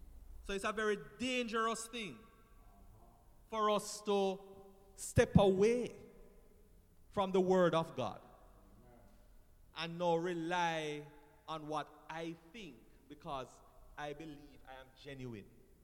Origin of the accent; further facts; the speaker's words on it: Highgate, Saint Mary Parish, Jamaica; when I think most persons know that I grew up in St. Mary, Highgate.